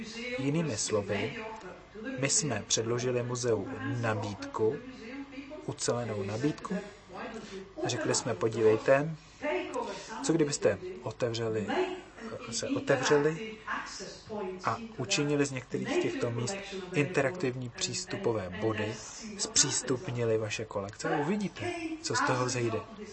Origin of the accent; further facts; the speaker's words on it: Brno, South Moravian Region, Czechia; Ano, my jsme z Brna.